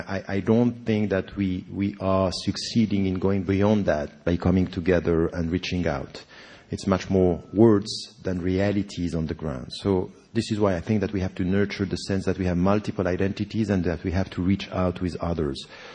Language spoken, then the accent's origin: English; Geneva, Switzerland; also born or lived in Egypt; I'm a Swiss citizen. So I was born and raised in Geneva, and I did my study there. And then I went to Egypt for my Islamic sciences, and I was trained there. But originally I am from Egypt.